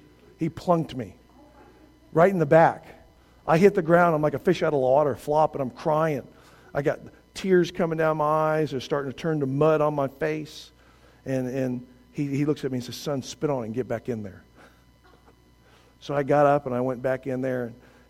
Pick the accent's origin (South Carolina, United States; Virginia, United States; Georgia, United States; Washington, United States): Georgia, United States; Atlanta; born there; I was born in Atlanta, Georgia, on the north side of the perimeter.